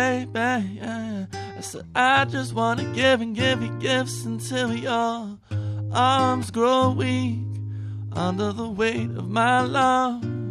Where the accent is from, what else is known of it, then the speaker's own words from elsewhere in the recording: Louisiana, United States; All of a sudden I was like, oh, it's cool for that I'm from Louisiana.